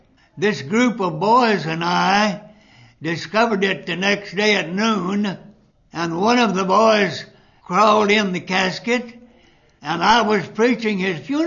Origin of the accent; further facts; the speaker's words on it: Ash Flat, Arkansas, United States; I grew up in Ash Flat, Arkansas. It's about 60 miles south of West Plains. I've lived there practically all my life.